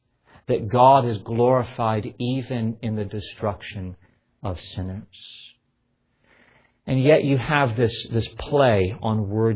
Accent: Pensacola, Florida, United States; I was growing up in Florida and the Panhandle and Pensacola, and I've seen one too many hurricanes in my life.

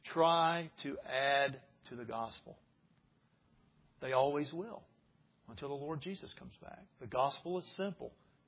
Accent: Georgia, United States; accent: North Georgia; You wouldn't want to hear that in my North Georgia accent anyway.

